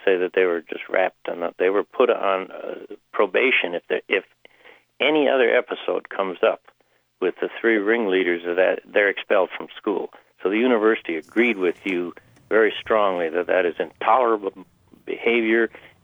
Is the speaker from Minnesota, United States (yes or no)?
yes; Minnesota, United States; You know, I'm a gopher, too, Sally. I grew up in Minnesota.